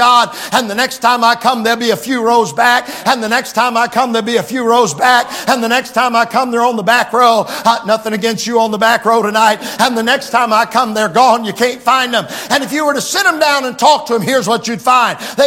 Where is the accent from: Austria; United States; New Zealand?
United States; Michigan; I grew up in the Methodist church, Layton United Methodist Church up between Middleville and Wayland, Michigan. And I grew up there